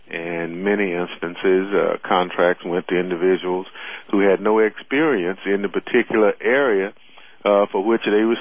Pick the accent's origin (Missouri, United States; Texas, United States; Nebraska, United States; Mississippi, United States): Mississippi, United States; Well, you know, I'm from Mississippi, and I know what sharecropping is all about.